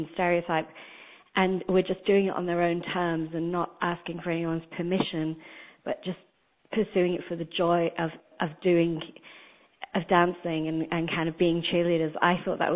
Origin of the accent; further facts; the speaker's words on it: United Kingdom; because I'm not from America. I grew up in Britain where we didn't have cheerleading